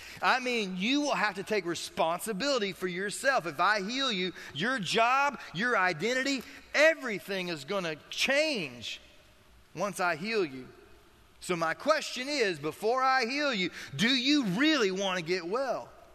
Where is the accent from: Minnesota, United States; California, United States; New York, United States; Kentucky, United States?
Kentucky, United States; It's a mason jar. I'm from Kentucky.